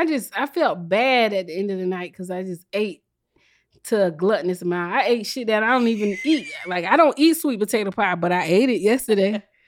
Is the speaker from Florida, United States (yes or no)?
no; South Carolina, United States; end up racing somebody at the end of the night at some point drunk, barefoot in the street because I'm from South Carolina.